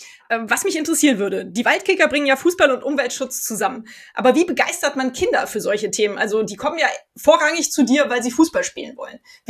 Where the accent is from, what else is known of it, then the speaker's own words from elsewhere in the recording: Cologne, North Rhine-Westphalia, Germany; Das hat mich natürlich total begeistert als Kölnerin